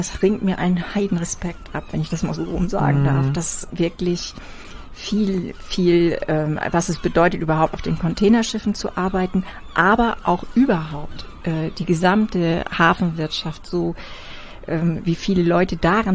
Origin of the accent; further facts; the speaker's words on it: Wesselburen, Schleswig-Holstein, Germany; Na, ich bin ja ein Küstenmensch. Ich komme ja aus Wesselburen, also bin in Büsum zur Schule gegangen